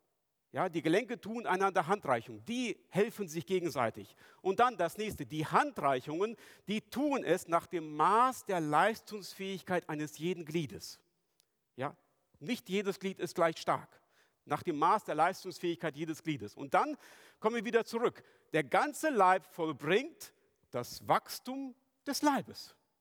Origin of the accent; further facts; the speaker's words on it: Germany; Das ist für uns als Deutsche etwas eigenartig, weil wir eine etwas andere Grammatik haben als die Griechen.